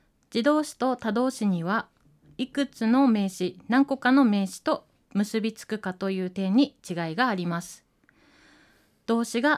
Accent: Obihiro, Hokkaido, Japan; 私たち帯広の人は白蛇祭りと呼んで います。

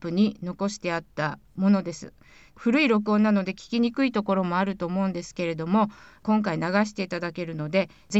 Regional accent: Akan, Hokkaido, Japan; 私が生まれ育った阿寒湖におじいちゃんが遊びに来て

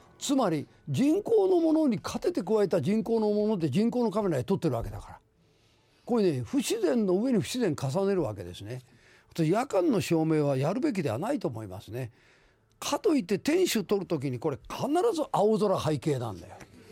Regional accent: Osaka, Japan; 私の生まれ育ちここにもいらっしゃるけど、何はのシンボルの大阪城っていうのは

